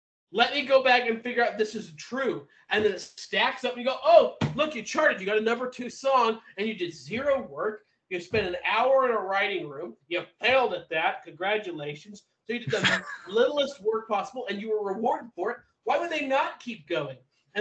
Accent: Houston, Texas, United States; Let's throw a little Texas into it because you know I'm from Houston.

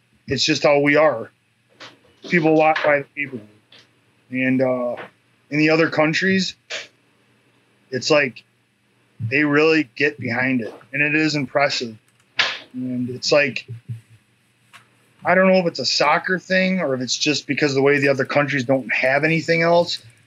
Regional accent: United States; It's definitely something that I have to, as an American fighter, yeah, it's tough.

